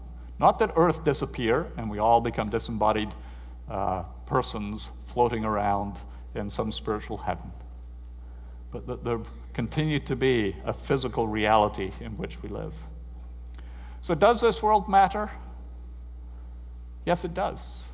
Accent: United Kingdom; Now, since I'm British, I grew up in British schools

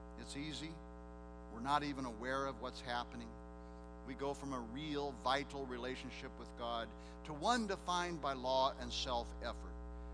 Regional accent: Nebraska, United States; When I grew up in Nebraska, I learned to ski on a hill in Iowa.

